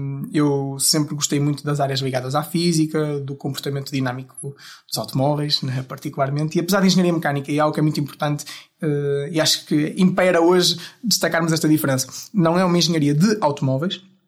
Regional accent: Braga, Norte, Portugal; Eu que nasci, cresci, vivi em Braga, não conhecia uma outra realidade de viver, de dia-a-dia

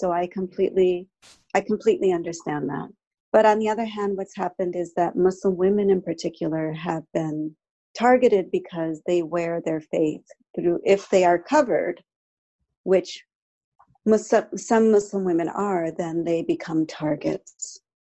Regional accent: India; I don't even veil, and no one in my family has ever veiled. And I come from India, and it's just not part of our heritage.

